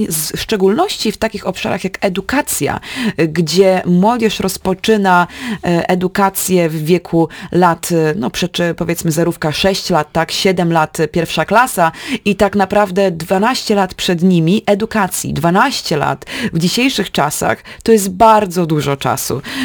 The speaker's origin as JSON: {"language": "Polish", "town": "Suwałki", "region": "Podlaskie Voivodeship", "country": "Poland", "said": "Ja z kolei pochodzę z drugiego końca Polski, pochodzę z Suwałk"}